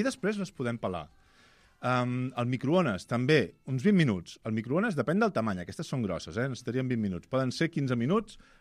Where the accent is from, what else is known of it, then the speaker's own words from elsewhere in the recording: Valencian Community, Spain; vosaltres sabeu que vinc una mica del Baix Maestrat, i allà tenim Benicarló, la carxofa de Benicarló